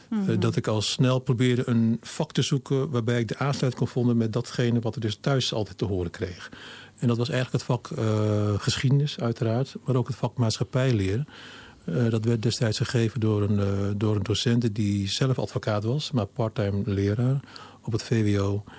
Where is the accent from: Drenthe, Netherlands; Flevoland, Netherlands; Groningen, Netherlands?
Drenthe, Netherlands; Meppel; Ik ben namelijk opgegroeid in Meppel. Mm-hmm. Meppel is Drenthe, vlakbij Hogeveen, vlakbij Assen.